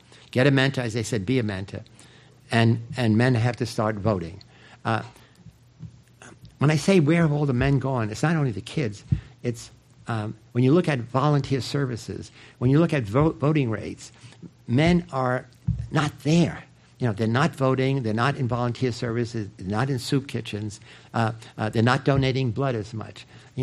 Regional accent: New York, United States; I grew up in New York, where Boy Scouts actually take you to a summer place where you go camping in the woods

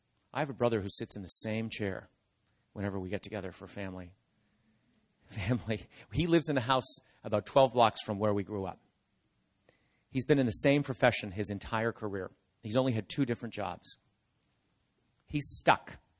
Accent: Canada; I have friends I grew up with in Canada, and I'll talk more about them later.

